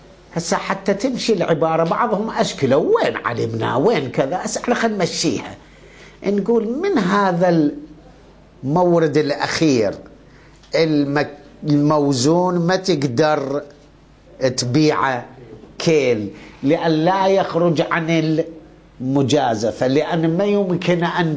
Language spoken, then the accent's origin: Arabic; Iraq; شنو من عندنا بالعراق كان شنو أكثر 24 كيلو